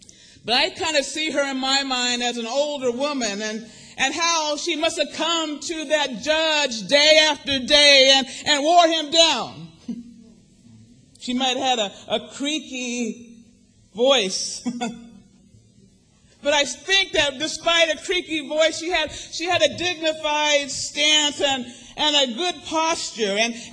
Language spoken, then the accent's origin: English; New York City, New York, United States; As a bio described, you know that I'm from New York City.